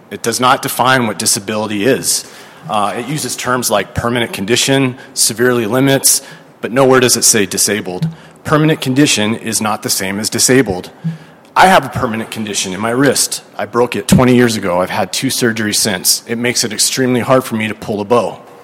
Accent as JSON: {"language": "English", "town": "Bozeman", "region": "Montana", "country": "United States", "said": "I'm from Bozeman, Montana. I'm a veteran, and I'm an outdoorsman."}